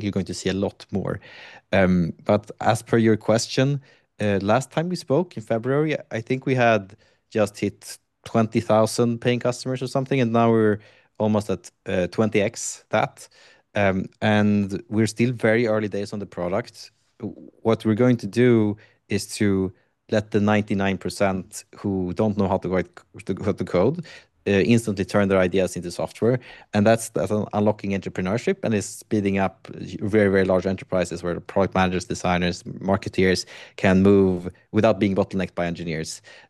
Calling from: Stockholm, Stockholm County, Sweden; Stockholm, Sweden. That's where we're building from.

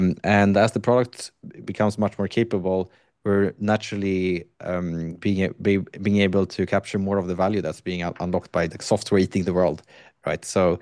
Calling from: Stockholm, Stockholm County, Sweden; Stockholm, Sweden. That's where we're building from.

